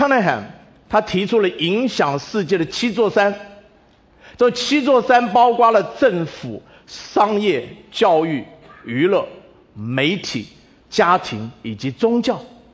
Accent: China; 我很多时候我们中国人就是在这样北美的社会里，我们常常很退缩。

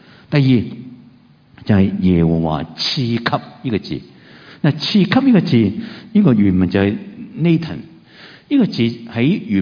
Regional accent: China

